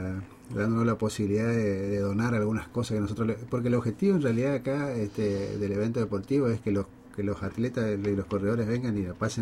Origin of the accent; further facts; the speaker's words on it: Paso de los Libres, Corrientes, Argentina; Yo soy nacido acá en Paso del Libre, soy malcriado